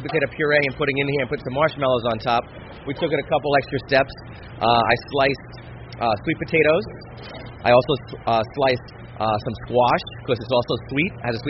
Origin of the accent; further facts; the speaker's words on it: New Jersey, United States; You know, I grew up in New Jersey, so we saw that a lot.